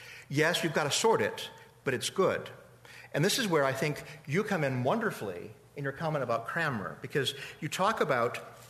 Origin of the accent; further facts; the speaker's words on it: Wisconsin, United States; But I'm from Wisconsin, I know about cows.